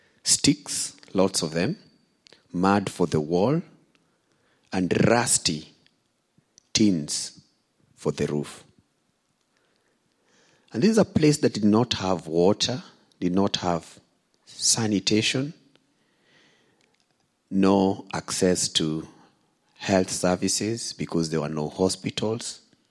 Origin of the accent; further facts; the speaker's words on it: Kibera, Nairobi, Kenya; born there; So 38 years ago, I was born in Kibera